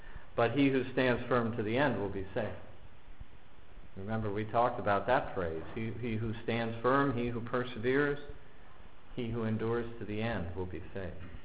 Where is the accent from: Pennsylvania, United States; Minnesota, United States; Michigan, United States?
Pennsylvania, United States; Erie; I remember growing up in Erie. Erie's a Roman Catholic city with lots of cathedrals.